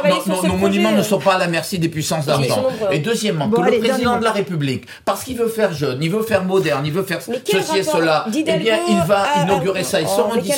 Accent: Guadeloupe; now in Paris, France; Je suis guadeloupéen, j'aime ma petite île. Je suis arrivé à Paris, j'ai rêvé devant Paris.

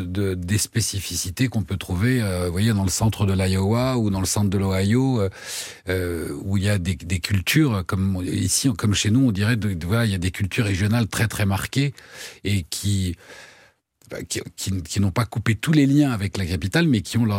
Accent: France

